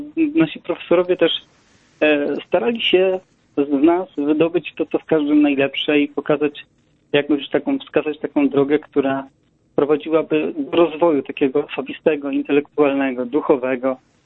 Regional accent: Łęki Górne, Subcarpathian Voivodeship, Poland; w terenach, które są bardzo blisko mojej rodzinnej miejscowości Łęk Górnych. Tak jak mówiłem, to jest miejscowość w województwie podkarpackim.

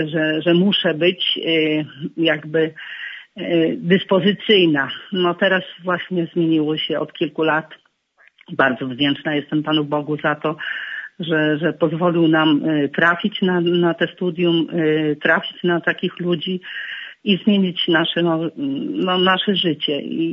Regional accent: Podlaskie Voivodeship, Poland; pochodzimy z diecezji łomżyńskiej.

